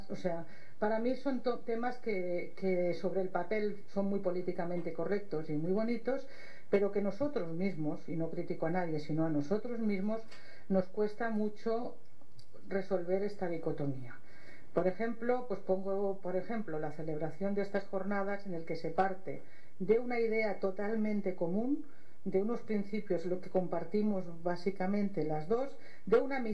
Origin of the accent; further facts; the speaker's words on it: Catalonia, Spain; now in Madrid, Spain; soy maestra, soy mujer, soy catalana viviendo en Madrid